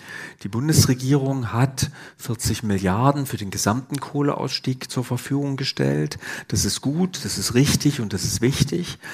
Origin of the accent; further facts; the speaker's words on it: Weimar, Thuringia, Germany; born there; Ich bin in Weimar geboren.